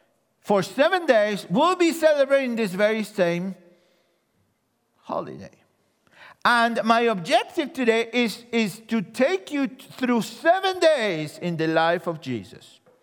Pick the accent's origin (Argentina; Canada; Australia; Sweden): Argentina; I'm a Jew from Argentina. That's why I have an accent. So that's, you know, I'm a Jutino. Why? Because I'm a Jew and I'm a Latino.